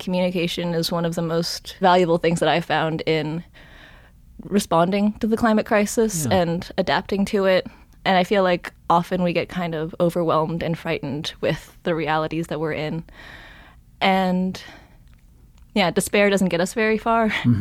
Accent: Frisco, Colorado, United States; I grew up in Frisco, Colorado, a tiny little alpine town.

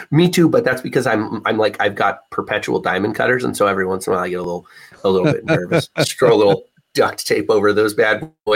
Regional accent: Nebraska, United States; I would tell people I was from the Midwest, and they'd be like, Nebraska's not the Midwest.

